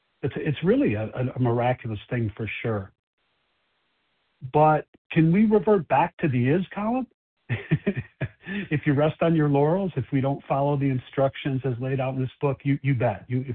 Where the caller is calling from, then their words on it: Chicago, Illinois, United States; I'm calling from Chicago, and I will be the host for the presentation today.